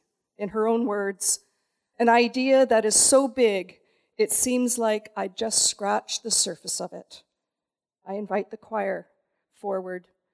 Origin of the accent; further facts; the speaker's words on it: Canada; all Canadian. Being a Canadian is truly important to me.